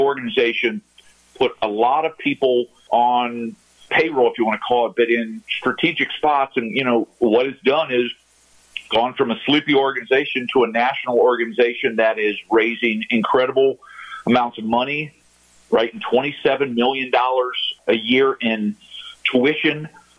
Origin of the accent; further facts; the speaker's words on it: Dayton, Ohio, United States; a person who was my WGA director growing up in Dayton, Ohio